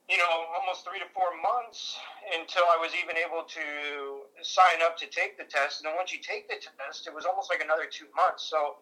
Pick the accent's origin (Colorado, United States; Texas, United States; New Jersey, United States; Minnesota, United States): Colorado, United States; Boulder; Sure. So, born and raised in Boulder, Colorado, and actually went to college out at University of Pacific in Stockton, California, moved back to Colorado